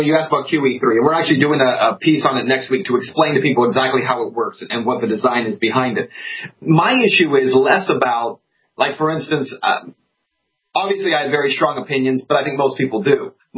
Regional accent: Texas, United States; I'm from Texas, and I always say you're down in Texas. So now I'm from further west than you are.

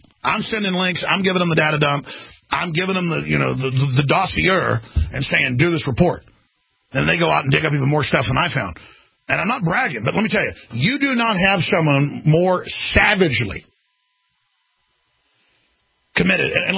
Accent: United States; I'm an American. Get used to it.

